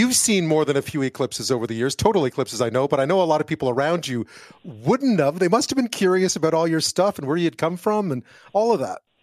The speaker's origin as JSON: {"language": "English", "town": "Montreal", "region": "Quebec", "country": "Canada", "tie": "born or raised there", "said": "Here's what it sounded like in my hometown of Montreal as the eclipse reached its darkest"}